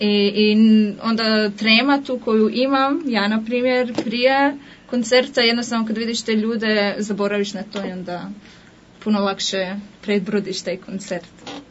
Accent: Varaždin, Varaždin County, Croatia; also born or lived in Vareš; now in Vienna, Austria; Rođena sam u Varešu i s dvije godine smo otišli, mislim, ja sam imala dvije godine kad smo otišli, onda u Varaždin.

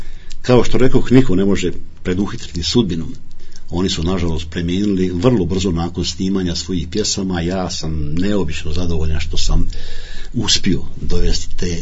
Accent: Vareš, Federation of Bosnia and Herzegovina, Bosnia & Herzegovina; Apsolutno, ja sam iz Vreša, svi su oni iz Vreša.

